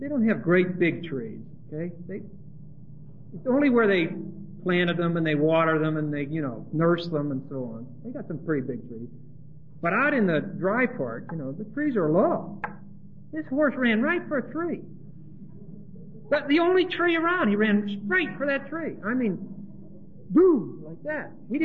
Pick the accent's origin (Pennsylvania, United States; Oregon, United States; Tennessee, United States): Pennsylvania, United States; Pittsburgh; So those teenagers found out that I was from Pittsburgh, and I didn't know beans about horses. And this was in Texas. just south of Fort Worth.